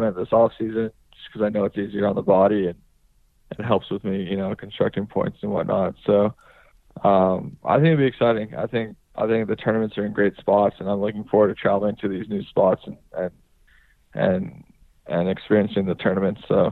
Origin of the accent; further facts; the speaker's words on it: California, United States; Yeah, I mean, I growing up in California, haven't played too much on clay.